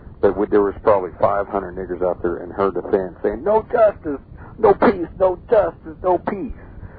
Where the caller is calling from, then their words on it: Tulsa, Oklahoma, United States; I'm calling from Tulsa, Oklahoma